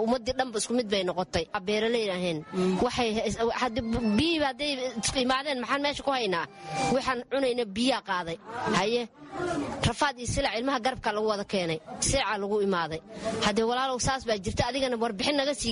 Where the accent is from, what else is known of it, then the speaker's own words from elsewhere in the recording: Janaale, Lower Shabelle, Somalia; Waxaan ka imaaday janaale, janaalaan ka imaaday dhibaan iga keenay, biyana soo kiciyey.